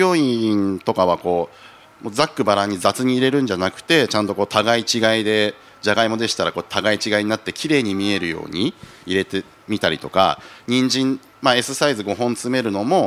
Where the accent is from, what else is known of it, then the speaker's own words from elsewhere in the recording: Tokyo, Japan; born there; 僕は農業の経験がなくて東京生まれですし農業の経験がないので